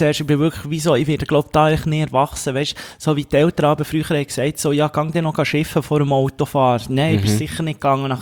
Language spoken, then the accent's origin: German; Locarno, Ticino, Switzerland; In meinem Heimatort rede ich näher zu dir mit einem schönen Ballönchen, Rosé oder Weisse in Locarno